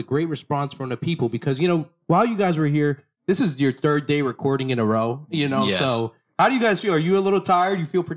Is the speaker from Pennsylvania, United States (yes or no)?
yes; Pennsylvania, United States; I'm from the Poconos, so I don't want to get into that beef or the squabble.